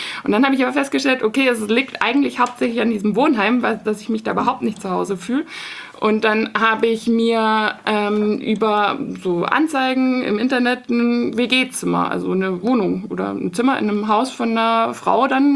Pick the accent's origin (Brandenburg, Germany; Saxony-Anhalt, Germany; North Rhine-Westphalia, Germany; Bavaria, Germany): Bavaria, Germany; Munich; ich komme aus München und habe in München studiert.